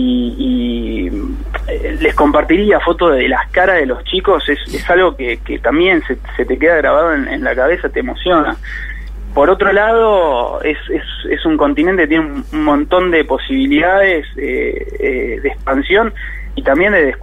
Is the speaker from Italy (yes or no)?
no; Argentina; moved away; yo creo que soy muy argentino